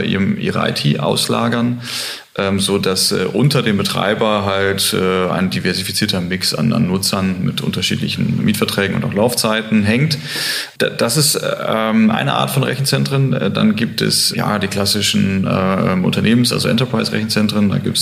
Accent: Germany; Münster, Osnabrück ein, da komme ich ungefähr her aus der Ecke

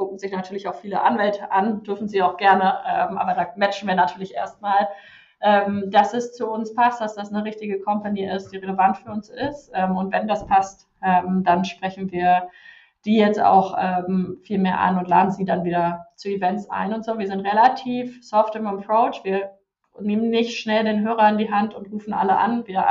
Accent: Kiel, Schleswig-Holstein, Germany; meine Heimatstadt ist ja Kiel.

